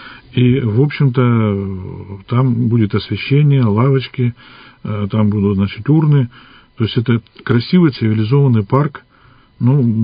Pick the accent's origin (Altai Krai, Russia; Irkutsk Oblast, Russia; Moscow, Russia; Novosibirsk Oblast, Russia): Irkutsk Oblast, Russia; Zhilkino; Я вот житель Жилкинский, вырос все детство в Жилкине, у меня прошло, а дом 106, улица Полярная.